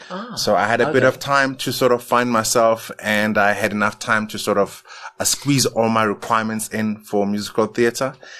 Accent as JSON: {"language": "English", "town": "Soweto", "region": "Gauteng", "country": "South Africa", "tie": "born or raised there", "said": "I grew up in Soweto in Orlando East."}